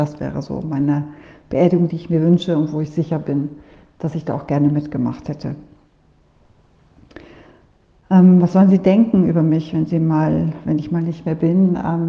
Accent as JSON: {"language": "German", "country": "Germany", "moved": "as an adult", "lives_now": "Solothurn, Switzerland", "said": "Ich bin 62 Jahre alt. Ich wohne in Solothurn. Und ursprünglich, wie man unschwer hört, komme ich aus Deutschland, bin aber 25 Jahre jetzt schon in der Schweiz."}